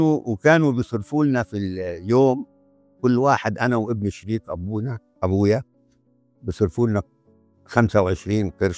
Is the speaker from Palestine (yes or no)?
yes; Palestine; moved away; نحن أسرة فلسطينية، العدد إجمالي الأسرة تقريبا مش تقريبا 12 واحد